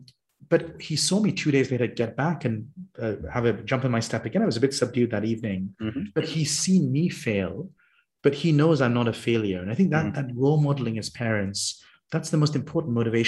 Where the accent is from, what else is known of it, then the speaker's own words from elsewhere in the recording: Saudi Arabia; also born or lived in United Kingdom; really growing up, I grew up in Saudi Arabia as a kid